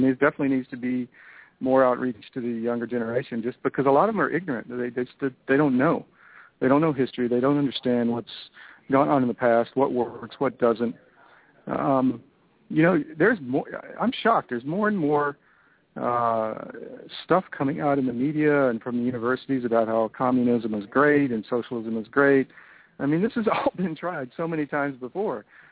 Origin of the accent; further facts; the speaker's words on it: Connecticut, United States; I'm from Connecticut, New York area, and you see it up there